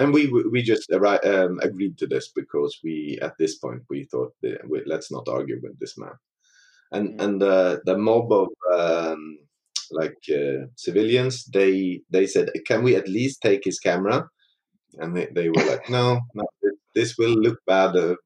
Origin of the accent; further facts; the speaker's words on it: Sweden; So we were like, yeah, no, we're from Sweden.